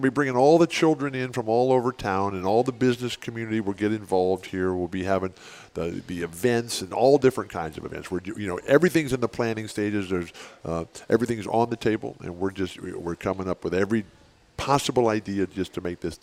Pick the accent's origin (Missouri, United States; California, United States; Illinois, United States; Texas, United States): California, United States; La Mesa; And then when I was a boy growing up in La Mesa, Westgate Park, where Fashion Valley is today, and I used to ride my bike down Friars Road before they built the freeways